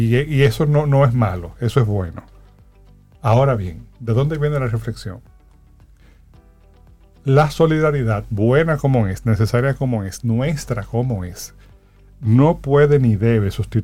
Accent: Dominican Republic; Nosotros como sociedad dominicana no lo concebimos así

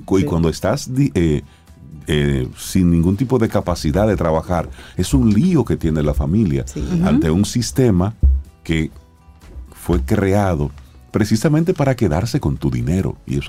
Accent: Cibao, Dominican Republic; now in Santo Domingo, Dominican Republic; aunque soy cibaeño y estoy aquí en Santo Domingo, no lo sentí.

